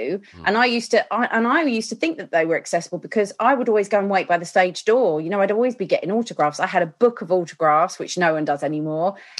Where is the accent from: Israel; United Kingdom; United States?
United Kingdom; Chingford, London; now in Broxbourne, United Kingdom; It was very sort of it's a very conservative town, I suppose. Not really a lot for kids to do.